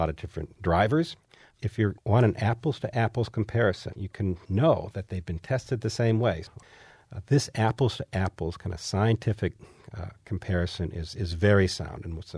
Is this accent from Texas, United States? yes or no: no; Kalamazoo, Michigan, United States; Well, I grew up in Michigan. I grew up in Kalamazoo down the road, and I spent a lot of time growing up on Lake Michigan